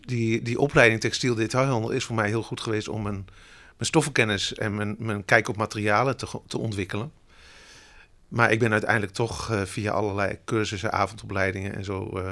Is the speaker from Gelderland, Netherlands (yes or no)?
yes; Gelderland, Netherlands; Ik ben geboren en getogen in de Achterhoek. Ik ben een boerenzoon